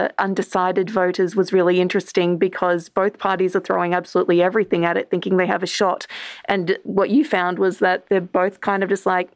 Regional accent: Queensland, Australia; And I do have to say again, as the Queenslander, I know it's seen as a conservative state

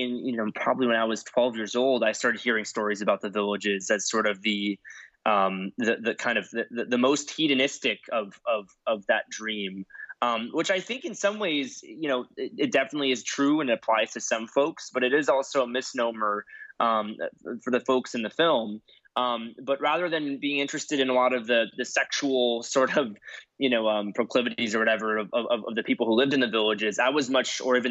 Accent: Florida, United States; Number one, I'm from Florida, and among many other things that Florida is usually looked at, I think, one of my, you know, growing up, I grew up around so many different retirement communities.

